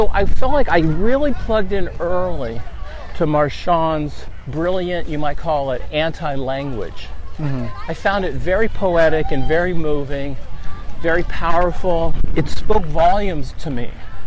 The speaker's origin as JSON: {"language": "English", "region": "California", "country": "United States", "tie": "born or raised there", "said": "One, I grew up in the Bay Area. I would spend all of my weekends as a kid going to, you know, anti-war and civil rights marches in Berkeley."}